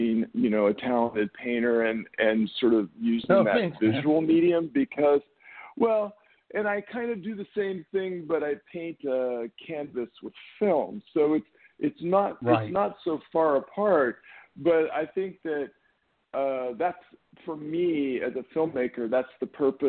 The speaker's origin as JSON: {"language": "English", "town": "Santa Monica", "region": "California", "country": "United States", "tie": "born or raised there", "said": "I grew up in Santa Monica, so we're, you know, Southern California"}